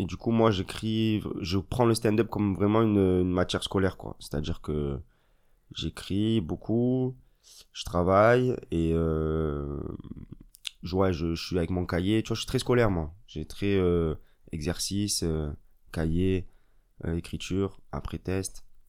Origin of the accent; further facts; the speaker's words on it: Marseille, Provence-Alpes-Côte d'Azur, France; now in Paris, France; Voilà, je suis marseillais. J'ai fait mes études, tout mon cursus scolaire dans le 6e. Et après, je suis monté à Paris pour mon école d'ingénieur.